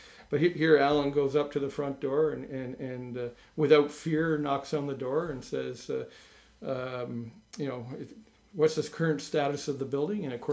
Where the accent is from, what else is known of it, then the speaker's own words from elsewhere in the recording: Toronto, Ontario, Canada; now in Buffalo, United States; growing up in the Toronto area as a kid, you know, my dad's American, my mom's Canadian, I never thought that I would be moving to Buffalo.